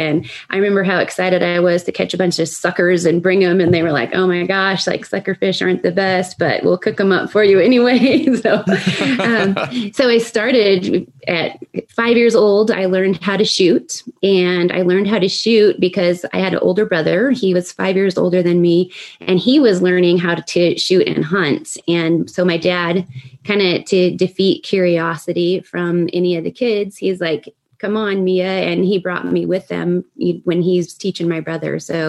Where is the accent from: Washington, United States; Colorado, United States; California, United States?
Colorado, United States; Pagosa Springs; also born or lived in Hawaii; I grew up in Southwest Colorado near Pagosa Springs, and my parents they were traditional or old school hippies, like hippies from the word go. And I was born in Hawaii, and they had moved to Colorado to live near my family